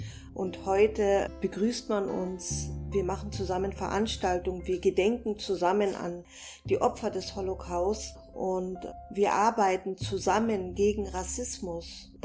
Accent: Italy; ich bin eine Italienerin.

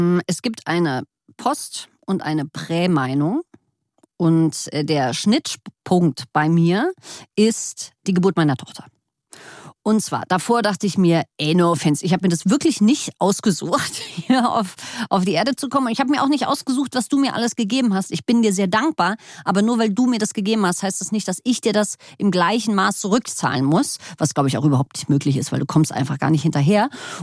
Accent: Berlin, Germany; Und wir kommen ja alle aus Berlin.

